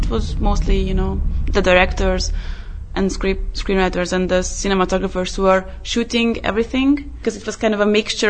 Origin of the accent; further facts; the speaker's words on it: Budapest, Hungary; I'm from Hungary. I'm from Budapest.